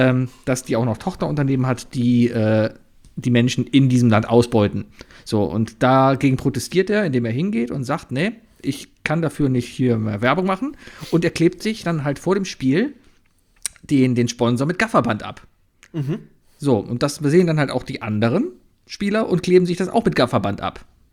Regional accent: Cologne, North Rhine-Westphalia, Germany; NDR habe ich ja als Kölner relativ wenig Einfluss

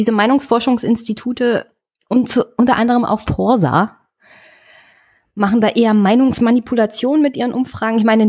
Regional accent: Brandenburg, Germany; Also ich komme aus Brandenburg.

